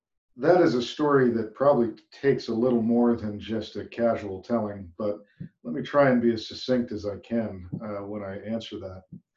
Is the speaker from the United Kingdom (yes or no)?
no; Canada; Of course, being a Canadian professor